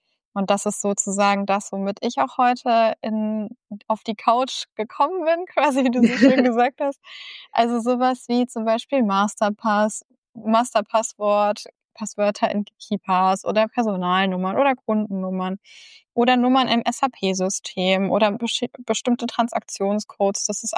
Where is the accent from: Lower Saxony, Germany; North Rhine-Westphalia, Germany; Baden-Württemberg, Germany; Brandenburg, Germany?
North Rhine-Westphalia, Germany; Cologne; Ich komme aus Köln und die Vorwahl von Köln ist 0221.